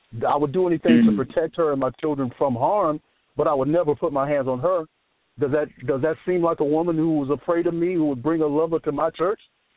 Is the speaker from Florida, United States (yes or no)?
no; Mississippi, United States; I grew up in Mississippi.